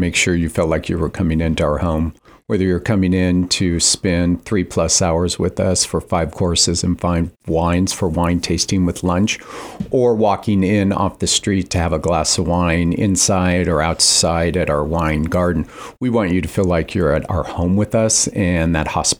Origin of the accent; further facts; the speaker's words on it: Napa, California, United States; moved away as an adult; I was born and raised in Napa, and to come back in, left when I was 18, and to come back and hear that I'm doing something unique in Napa makes me feel very good.